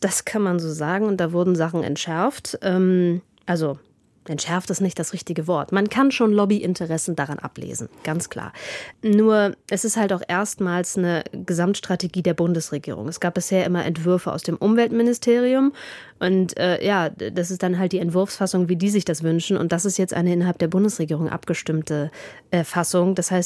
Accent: Northern Germany, Germany; Ich komme ja aus Norddeutschland, bei uns ist zwischen den Weiden immer ein Graben

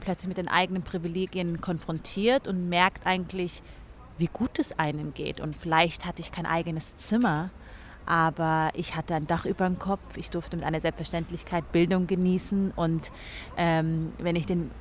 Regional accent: Bavaria, Germany; Ich bin mit 3 Geschwistern in der Nähe von München aufgewachsen. Meine Eltern kommen beide aus Äthiopien und sind Mitte der 80er Jahre mit nichts nach Deutschland geflüchtet.

